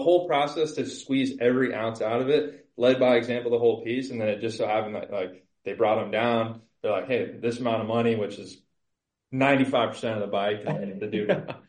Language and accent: English; California, United States; a lot of my buddies growing up in Southern California. We're like right on the border of the Mojave Desert and then the Sierra Nevada.